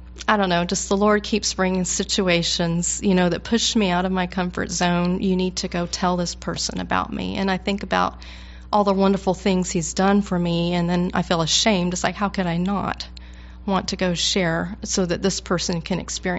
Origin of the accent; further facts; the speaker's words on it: Atlanta, Georgia, United States; I was brought up in Atlanta, Georgia, by very Southern parents, and as part of our culture, you don't offend people.